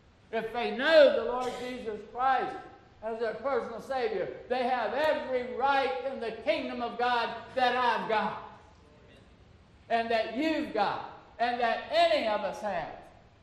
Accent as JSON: {"language": "English", "country": "United States", "said": "I don't have more rights because I'm an American citizen than my brother in Cuba"}